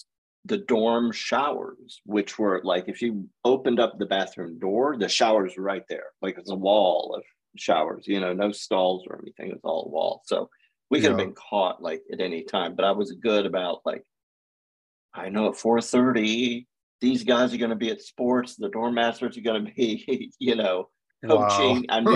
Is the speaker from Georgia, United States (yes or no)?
yes; Atlanta, Georgia, United States; Yeah, you know, I was raised here in Atlanta in the South.